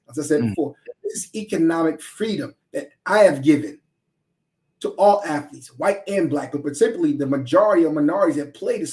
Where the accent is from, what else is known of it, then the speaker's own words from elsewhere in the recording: New York, United States; I come from New York, where if you go around the country, when decisions are made, they make them.